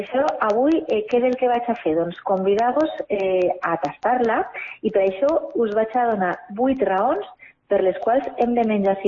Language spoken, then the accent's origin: Catalan; Santa Magdalena de Pulpis, Valencian Community, Spain; now in Benicarló, Spain; encara que estiguem a Benicarló, el meu poble també està en Santa Magdalena